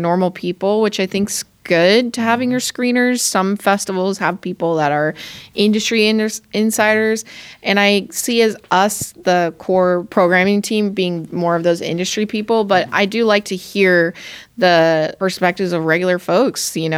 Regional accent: Templeton, California, United States; Growing up in Templeton in a really small community, it was a really important place for me.

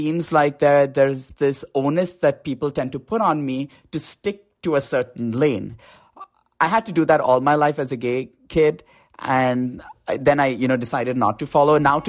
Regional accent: Mumbai, Maharashtra, India; now in United States; I grew up in Bombay, so I have all these different experiences.

